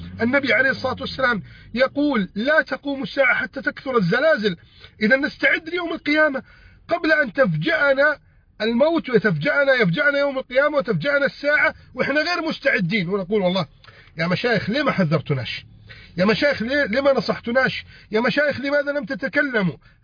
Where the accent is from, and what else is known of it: Egypt